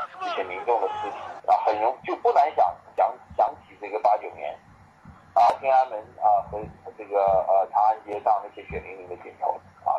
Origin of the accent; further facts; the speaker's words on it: China; 作为中国人来讲，我们是应该感觉非常遗憾的。